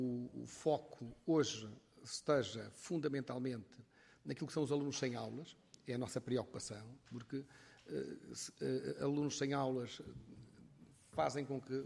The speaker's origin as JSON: {"language": "Portuguese", "region": "Viseu", "country": "Portugal", "said": "Eu também sou professor de carreira, estive deslocado no Alentejo, sou de Viseu, estive no Alentejo, estive na Madeira, estive na Beira Baixa"}